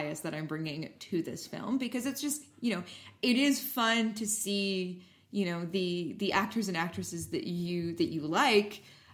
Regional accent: Canada; we are Canadian and we're white. So, you know, our families celebrate Christmas.

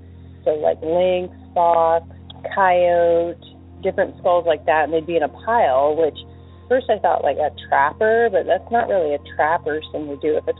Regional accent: Alaska, United States; Hi, Derek. … I'm from Alaska

